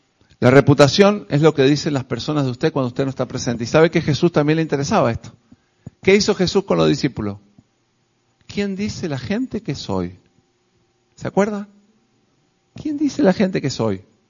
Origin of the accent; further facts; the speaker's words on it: Argentina; Hermano, yo soy argentino, aquí tenemos argentinos también.